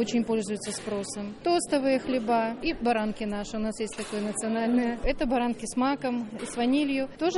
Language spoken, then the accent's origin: Russian; Belarus; Конечно, есть национальный наш хлеб белорусский. Белорусский подарок с тмином. Мы белорусы, любим тмин.